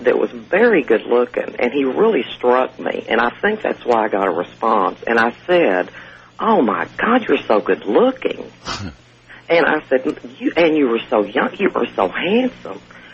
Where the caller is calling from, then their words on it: Cedar Hill, Texas, United States; I'm from Cedar Hill, Texas. It's outside of Dallas. I listen to KLIF on 570.